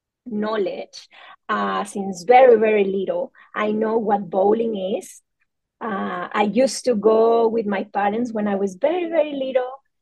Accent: Monterrey, Nuevo León, Mexico; I'm Mexican. I am from Monterrey, Mexico. That's a city in the north of Mexico.

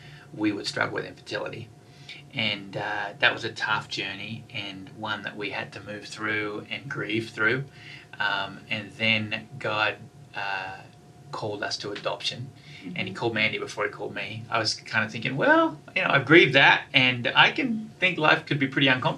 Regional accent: Tasmania, Australia; I'm Tasmanian born and raised.

